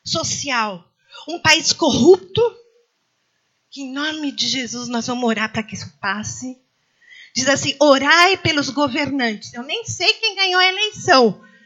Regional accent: Brazil; Eu tenho até vergonha de falar que é brasileira.

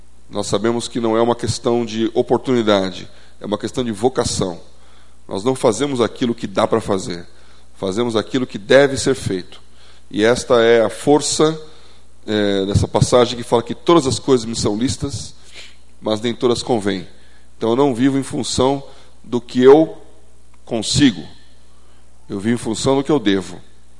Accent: São Paulo, Brazil; born there; de São Paulo e nasci na Avenida Paulista. Então, paulista, paulistano.

